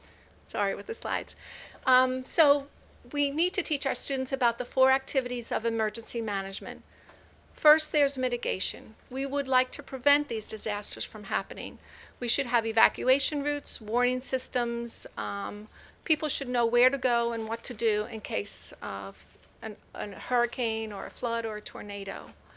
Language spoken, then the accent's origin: English; Baltimore, Maryland, United States; I'm here from Baltimore, Maryland, and happy to be here